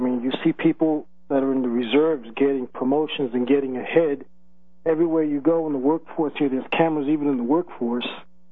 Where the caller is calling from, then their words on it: Colorado Springs, Colorado, United States; Yeah, I'm calling from the Gestapo capital of the nation, Colorado Springs.